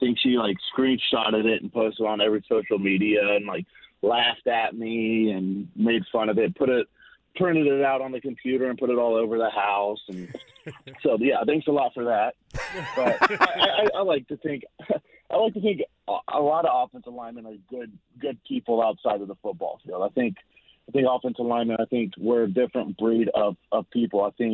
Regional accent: Kansas City, Missouri, United States; I mean, I grew up in Kansas City, and I grew up watching Will Shields on the offensive line for Kansas City

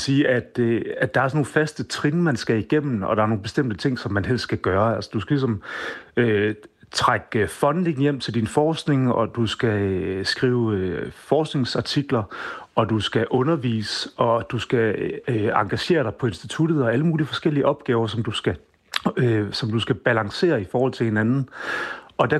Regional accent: Sabro, Central Denmark Region, Denmark; jeg er vokset op i Sabro i Østjylland, og overhovedet ikke blandt akademikere

